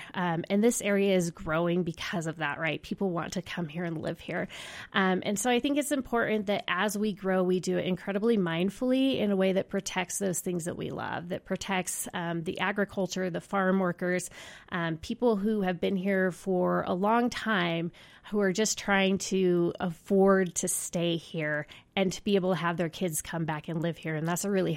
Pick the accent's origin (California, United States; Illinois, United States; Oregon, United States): Oregon, United States; I'm a proud Deschutes County resident. Born and raised in Oregon.